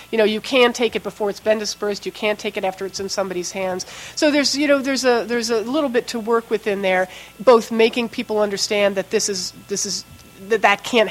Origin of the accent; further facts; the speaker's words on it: United States; First of all, I'm American and I'm female